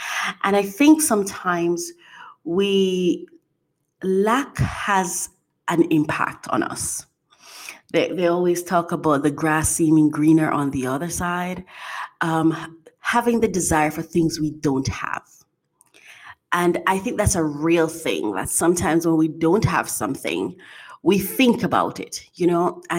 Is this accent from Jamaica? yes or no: yes; Jamaica; born there; I was born in Jamaica, you know, from the Caribbean.